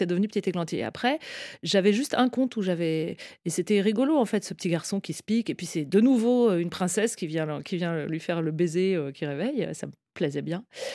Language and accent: French; Strasbourg, Grand Est, France; Et quand moi j'étais à l'école à Strasbourg, j'ai grandi à Strasbourg